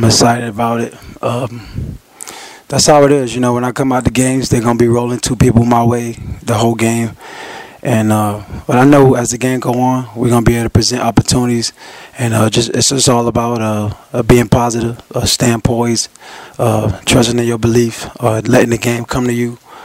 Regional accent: Miami, Florida, United States; Well, I'm from Miami, Florida. I'm a kid who walked on to Central Michigan.

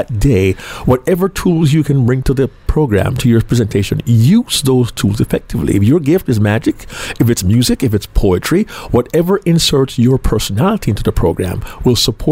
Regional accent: Jamaica; I was first introduced by an uncle of mine from my home country of Jamaica.

